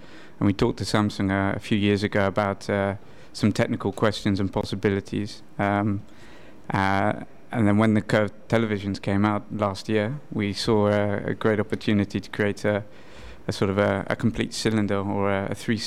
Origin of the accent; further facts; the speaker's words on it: South East England, United Kingdom; now in Amsterdam, Netherlands; No, I'm originally from the UK, just outside of Oxford. And then I've been living in Amsterdam for quite a while now, actually.